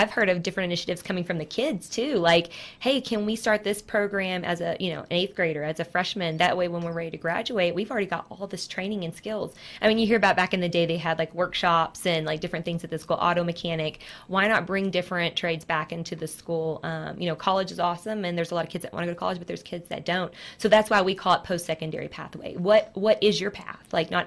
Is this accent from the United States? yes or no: yes; Texas, United States; I'm originally from Texas, and I was actually a club kid in sports.